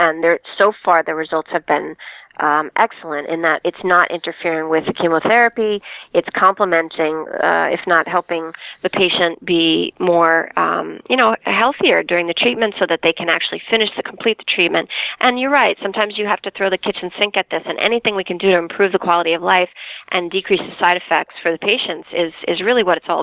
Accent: Long Island, New York, United States; because I am from Long Island, and it is everywhere, unfortunately, out here.

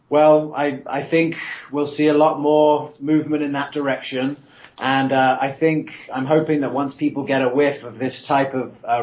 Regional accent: England, United Kingdom; now in United States; where I grew up in England, there's a lot of bureaucracy behind any sort of shift.

